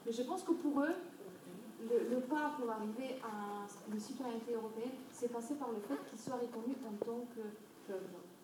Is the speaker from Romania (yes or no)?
yes; Romania; moved away; Pourquoi moi j'ai quitté la Roumanie?